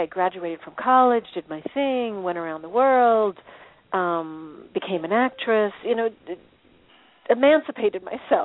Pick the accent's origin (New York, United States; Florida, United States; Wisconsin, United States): New York, United States; And we grew up in New York in a very Jewish community. You know, I was brought up conservative Jewish.